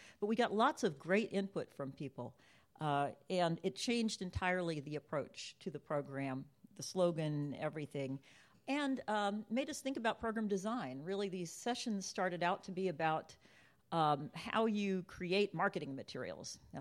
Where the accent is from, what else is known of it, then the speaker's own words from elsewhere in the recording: Texas, United States; and yes, I'm from Texas.